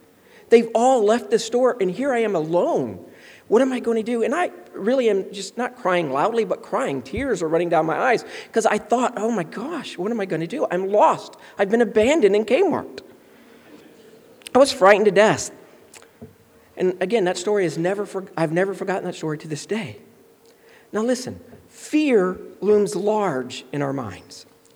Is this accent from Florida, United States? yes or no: yes; Florida, United States; Now, you have to understand, growing up in Florida, I thought I was at the beach all the time.